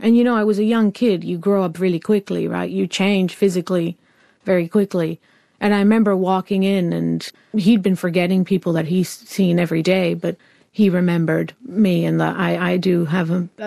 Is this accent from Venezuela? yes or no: yes; Venezuela; also born or lived in Miami / Israel; now in London, United Kingdom; I was born in Venezuela, lived there, lived in Miami, lived in Israel, in these sort of really hot, arid places.